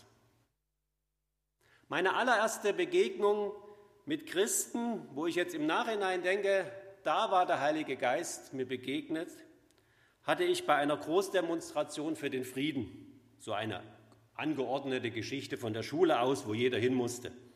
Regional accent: East Germany, Germany; Wie Sie unschwer hören, komme ich aus Ostdeutschland.

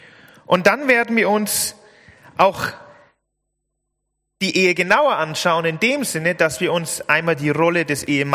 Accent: Bavaria, Germany; Ich bin aus der Nähe von Nürnberg. In der Nähe von Heroldsberg, kennen vielleicht die meisten, Klagscheid, Kleingescheid. Ich bin 29 Jahre alt, dieses Jahr geworden.

